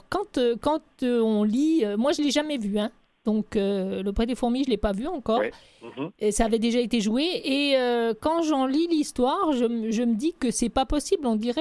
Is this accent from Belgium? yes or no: no; France; moi, en tant que Française